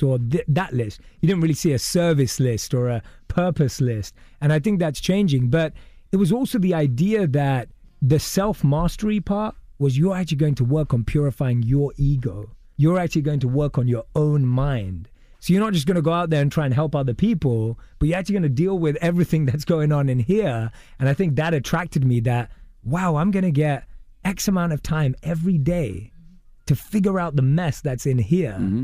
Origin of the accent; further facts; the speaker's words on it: London, United Kingdom; I was born and raised in London